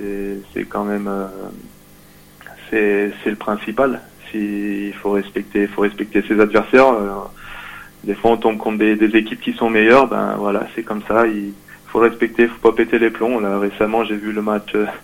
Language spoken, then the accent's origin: French; Lyon, Auvergne-Rhône-Alpes, France; En France, moi je suis lyonnais